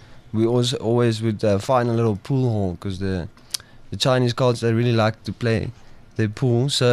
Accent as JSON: {"language": "English", "town": "Sasolburg", "region": "Free State", "country": "South Africa", "said": "Sasselburg."}